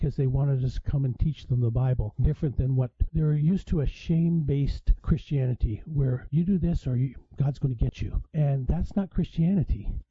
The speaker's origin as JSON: {"language": "English", "country": "Canada", "said": "we worked in the New York area for a while, which is a foreign country to me because I'm Canadian."}